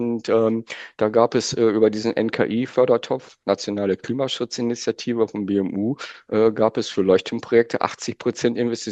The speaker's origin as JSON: {"language": "German", "region": "North Rhine-Westphalia", "country": "Germany", "said": "ich komme ja aus Nordrhein-Westfalen"}